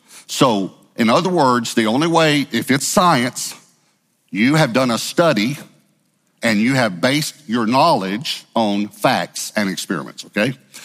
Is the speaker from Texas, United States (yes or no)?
yes; Texas, United States; I grew up in East Texas, so I know there's a Paris, Texas because we beat them in football.